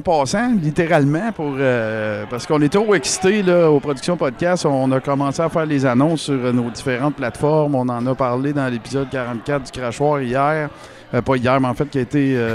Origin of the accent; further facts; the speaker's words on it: Quebec, Canada; on vient du Témiscamingue et ou de l'Abitibi-Témiscamingue.